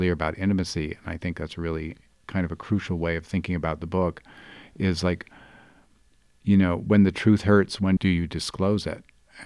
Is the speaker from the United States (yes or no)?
yes; California, United States; Even though I grew up in the Bay Area, I came from a Catholic family